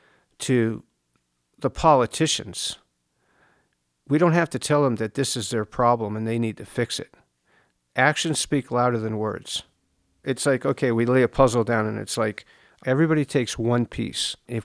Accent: East Coast, United States; I grew up on the East Coast. I grew up on a farm.

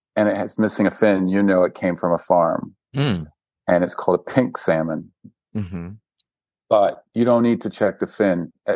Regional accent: Vancouver, British Columbia, Canada; Vancouver. I'm from Vancouver.

